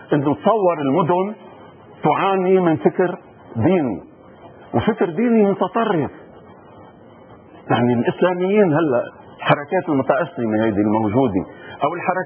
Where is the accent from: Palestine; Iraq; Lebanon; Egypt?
Lebanon; انا انسان، انا مواطن لبناني، انا مواطن لبناني عربي